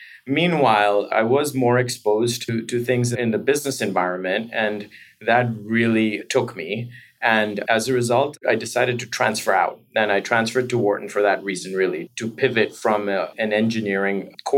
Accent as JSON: {"language": "English", "country": "Japan", "tie": "born or raised there", "also_born_or_lived": "Taipei, Taiwan", "said": "I was born in Taipei, Taiwan, and then a year into my life, my parents moved me to Japan. It was a sort of disruptive period in our lives in that my grandparents are ethnically Indian, and they were in India during independence."}